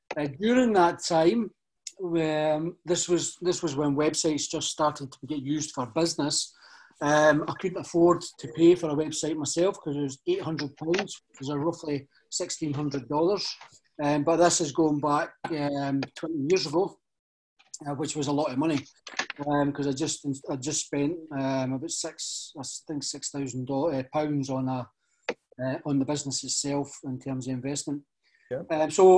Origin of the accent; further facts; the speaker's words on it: Bathgate, Scotland, United Kingdom; I'm originally from Bathgate